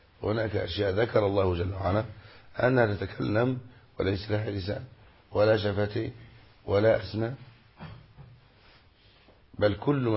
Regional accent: Egypt; أنا من مصر

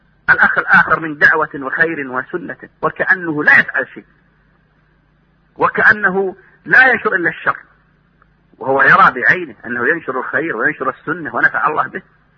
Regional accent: Saudi Arabia

